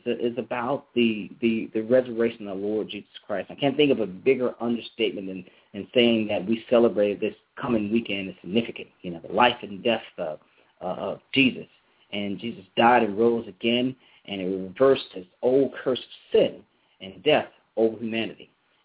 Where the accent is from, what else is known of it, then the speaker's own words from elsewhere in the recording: Greenville, Alabama, United States; Pastor Perfecting Holiness Non-Denomination Church in my hometown, Greenville, Alabama.